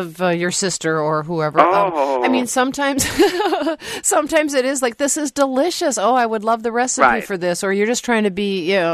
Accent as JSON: {"language": "English", "town": "Appleton", "region": "Wisconsin", "country": "United States", "lives_now": "Madison, United States", "said": "Well, I'm from Appleton, Wisconsin, originally. I've been living in Madison for the past 20-some years."}